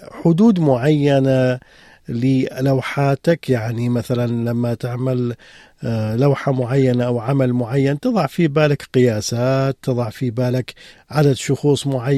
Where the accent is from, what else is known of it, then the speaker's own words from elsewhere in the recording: Iraq; يعني إحنا كعراقيين